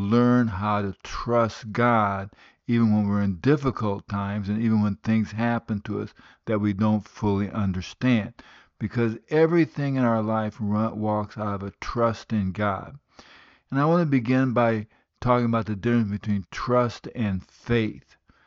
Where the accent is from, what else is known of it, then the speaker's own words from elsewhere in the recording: Guinea; I grew up in West Africa. My parents were missionaries in Guinea, West Africa.